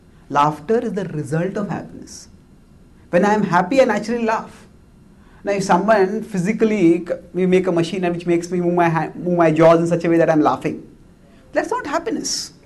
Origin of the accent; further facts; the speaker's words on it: India; English is a second language; And I come from India. So in India, when relatives come to meet a family and they have a small child